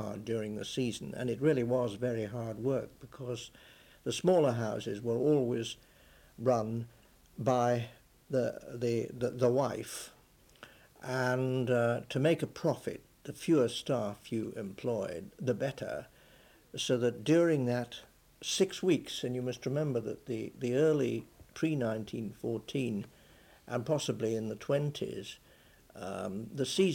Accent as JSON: {"language": "English", "town": "Douglas", "country": "Isle of Man", "tie": "born there", "said": "In my recollection during my childhood, because of course I was born in Douglas"}